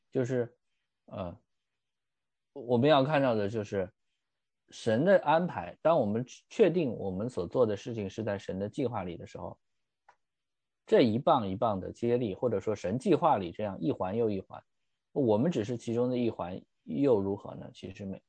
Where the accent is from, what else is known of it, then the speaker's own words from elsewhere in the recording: Shanxi, China; 我山西人嘛